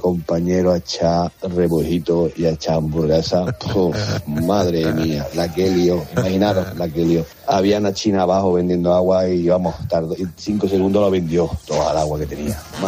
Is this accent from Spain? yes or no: yes; Córdoba, Andalusia, Spain; now in Madrid, Spain; Soy cordobés, aunque vivo en Madrid, y yo vivía en la feria.